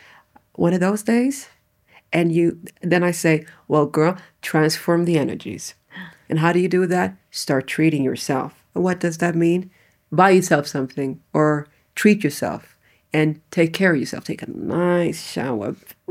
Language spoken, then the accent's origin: English; Atlas Mountains, Morocco; I'm wondering about whether that's a nomadic thing because I'm a Berber from the Atlas Mountains.